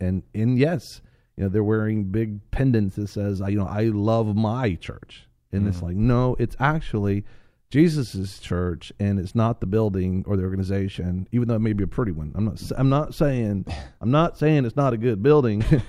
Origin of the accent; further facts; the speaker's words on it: Florida, United States; Well, I'm from Florida. We have wet heat.